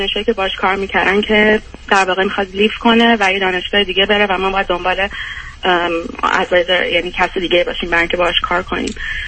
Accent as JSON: {"language": "Persian", "country": "Iran", "moved": "as an adult", "lives_now": "United States", "said": "از 18 سالگی از ایران اومدم بیرون. اول آندرگردم یه کشور دیگه بودم، بعد برای مستر و پی اچ دی اومدم آمریکا."}